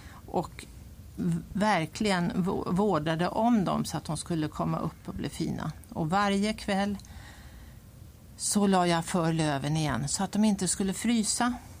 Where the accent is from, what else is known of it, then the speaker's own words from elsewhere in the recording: Tyresö, Stockholm County, Sweden; Men det hela började med att jag föddes då på Gimmersta på Prästgårdsvägen 9 i Tyresö 1951. Jag bodde i ett gult hus.